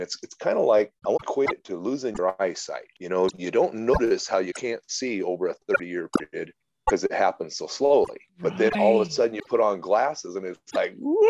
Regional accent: South Dakota, United States; I was born and raised out in South Dakota in the Great Plains of the United States.

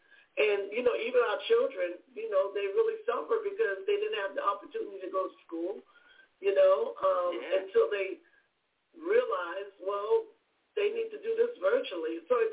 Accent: South Carolina, United States; born there; I would say my home state, not my hometown, because I was born in South Carolina.

